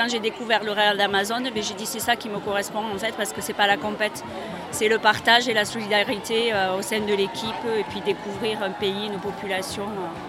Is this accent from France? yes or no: yes; Brive-la-Gaillarde, Nouvelle-Aquitaine, France; parce qu'on vient de Brive-la-Gaillarde.